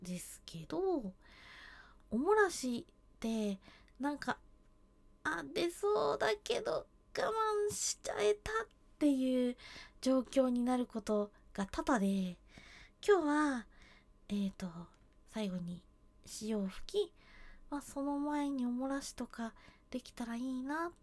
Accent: Kyushu, Japan; 出身地は九州です。

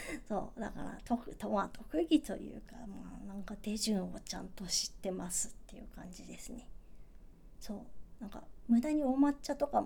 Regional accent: Nagoya, Aichi, Japan; 出身地はね、愛知県です。東京と大阪の間。そう、愛知県ってさ、なんかたまにどこって言われて、でなんか名古屋って言うとみんなわかるんだけど、

